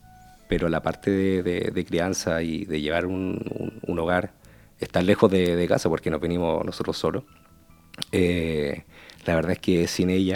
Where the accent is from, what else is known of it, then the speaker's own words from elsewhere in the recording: Chile; moved away as an adult; primero que todo soy chileno. Y allí yo trabajé como médico familia 7 años.